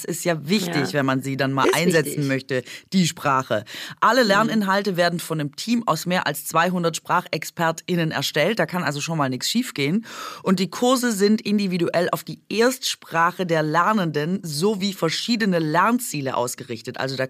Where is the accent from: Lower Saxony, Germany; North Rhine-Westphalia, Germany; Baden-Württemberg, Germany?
Baden-Württemberg, Germany; zum einen erinnert es mich sehr an Schwaben und an meine Heimat